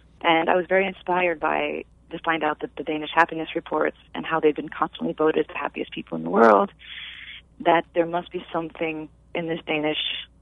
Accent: United States; Yes, I was raised, born and raised, yes.

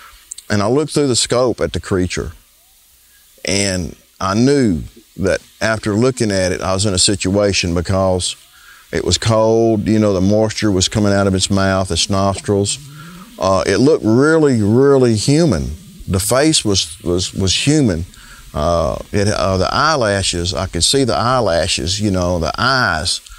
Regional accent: Keechaw, Louisiana, United States; I'm from Keechaw, Louisiana.

